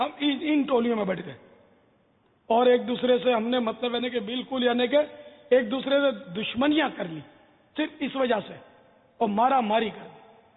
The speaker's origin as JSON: {"language": "Urdu", "town": "Karachi", "region": "Sindh", "country": "Pakistan", "tie": "born there", "said": "میری تو پیدائش پاکستان میں ہوئی ہے. باب المدینہ میں پیدا ہوا ہوں. پاکستان بننے کے بعد سن 50 میں یا 51 میں اس طرح کچھ ہے میری پیدائش باب المدینہ."}